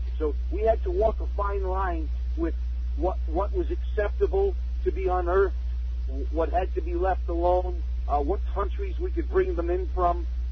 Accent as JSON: {"language": "English", "region": "New York", "country": "United States", "tie": "born or raised there", "said": "When I grew up in New York, and we had a field trip and we went to a museum, I would come home thinking it was a boneyard."}